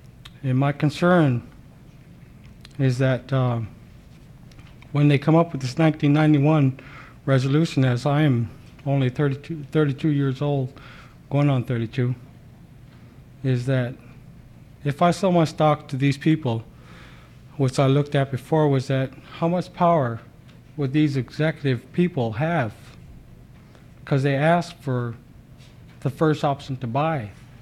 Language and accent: English; Port Graham, Alaska, United States; I'm from Port Graham.